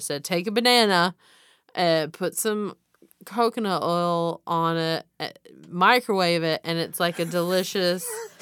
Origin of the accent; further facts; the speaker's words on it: the South, United States; I obviously eat chicken, and I'm from the South.